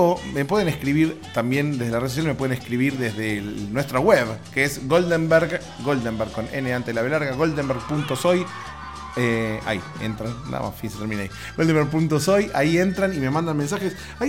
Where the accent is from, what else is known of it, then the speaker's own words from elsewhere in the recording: Argentina; en mi país, en Argentina